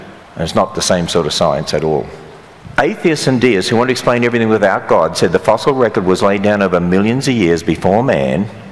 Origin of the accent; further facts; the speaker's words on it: Australia; moved away as an adult; now in United States; When my wife and I came from Australia to America, we thought they speak the same language here, so we don't have to go to language school.